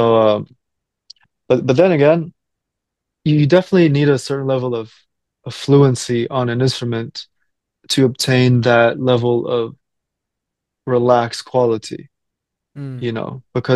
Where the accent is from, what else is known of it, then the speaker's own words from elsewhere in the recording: Toronto, Ontario, Canada; also born or lived in Beijing, China; So I was born in Beijing, but I moved to Toronto when I was six, so I can't say culturally I'm that influenced by Chinese culture.